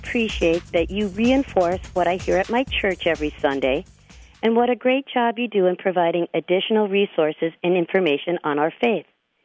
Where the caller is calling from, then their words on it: Maple Grove, Minnesota, United States; from Maple Grove, Minnesota